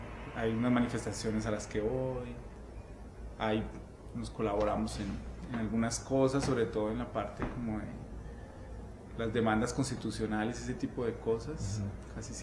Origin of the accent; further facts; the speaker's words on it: Antioquia, Colombia; Vivo aquí hace como 13 años, pero no soy de acá, soy de Antioquia.